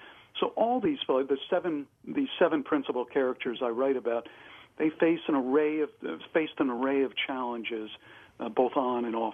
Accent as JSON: {"language": "English", "town": "Los Angeles", "region": "California", "country": "United States", "tie": "born or raised there", "said": "it's just good fortune that I grew up in Los Angeles during a period that I would ultimately write about."}